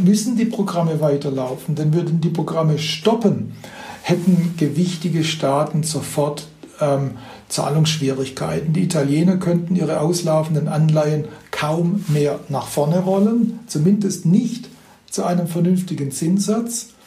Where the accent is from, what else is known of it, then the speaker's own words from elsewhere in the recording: Baden-Württemberg, Germany; Ich komme ja aus dem Schwäbischen, also das Prinzip der schwäbischen Hausfrau ist mir nicht fremd. Mit dem bin ich aufgewachsen als Kind.